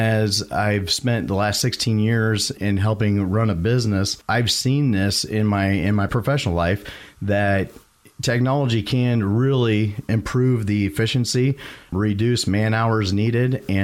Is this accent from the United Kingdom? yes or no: no; Iowa, United States; I grew up here in Dallas County. I'm an ADM graduate.